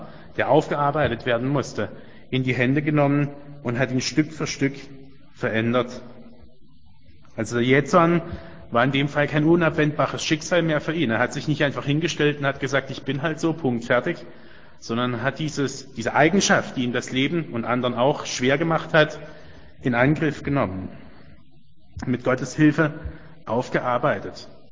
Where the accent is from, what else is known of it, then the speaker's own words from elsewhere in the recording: Germany; Wo ich herkomme, das kann man ganz unschwer an der Art und Weise feststellen, wie ich spreche. So eine ganz bestimmte Satzmelodie, eine Aussprache ganz bestimmter Laute, das weist ganz charakteristisch auf einen Menschen aus dem Südwesten Deutschlands hin. Aus der oberrheinischen Tiefebene, um genau zu sein